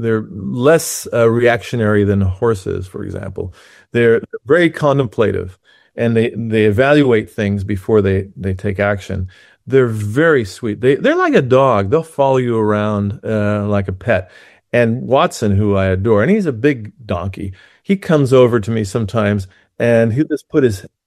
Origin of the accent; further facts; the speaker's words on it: Switzerland; English is a second language; Well, actually, I grew up in Switzerland